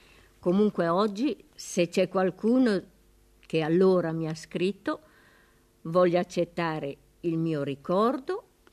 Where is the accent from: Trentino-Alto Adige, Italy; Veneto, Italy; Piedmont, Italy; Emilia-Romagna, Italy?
Piedmont, Italy; Borgosesia; Che poi non volevo distruggere e ho mandato al mio paese, a Borgo Sesia.